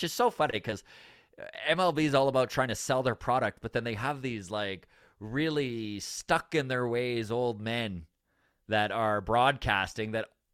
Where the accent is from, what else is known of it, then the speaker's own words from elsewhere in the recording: Canada; as a couple Canadian comics